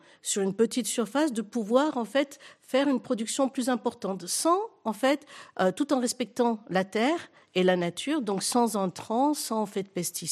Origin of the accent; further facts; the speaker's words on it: Algeria; born there; Je suis née en fait en Algérie. Je suis née pendant la guerre en plus